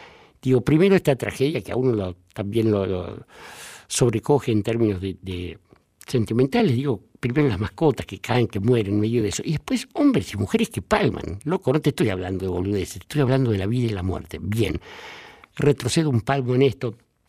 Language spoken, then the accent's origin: Spanish; Buenos Aires, Argentina; yo viví en Barracas, yo nací en Ayer Martín García Montes de Oca, en pleno corazón de Barracas al norte, y cuando tenía unos 8 o 9 años hubo una especie de epidemia que se lanzó en Buenos Aires